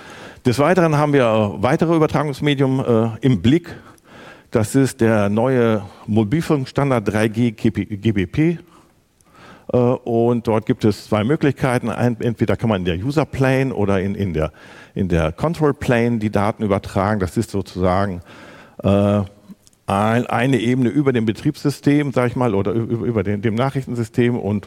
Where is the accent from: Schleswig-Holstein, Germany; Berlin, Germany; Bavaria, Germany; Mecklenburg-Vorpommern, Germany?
Schleswig-Holstein, Germany; ich komme aus Schleswig-Holstein